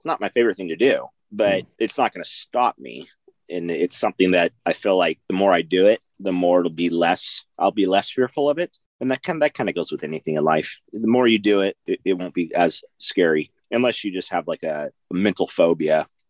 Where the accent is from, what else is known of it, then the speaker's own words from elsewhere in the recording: California, United States; So I grew up in California, and we frequented our summers going to a little town called Pismo Beach, which is on the central coastline